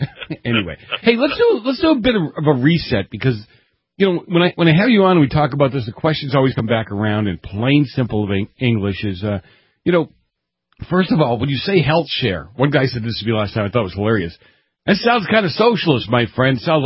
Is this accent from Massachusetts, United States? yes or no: yes; Boston, Massachusetts, United States; I grew up in the Boston area